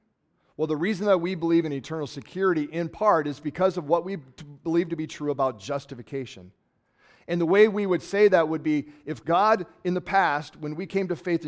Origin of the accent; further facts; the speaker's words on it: United States; as I lived overseas as an American.